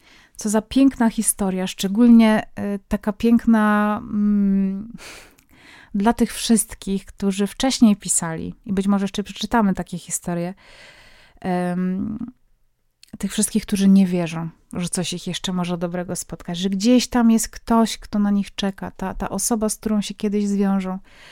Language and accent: Polish; Greater Poland Voivodeship, Poland; Prawie zawsze przychodził do nas gwiazdor, bo jestem z Wielkopolski.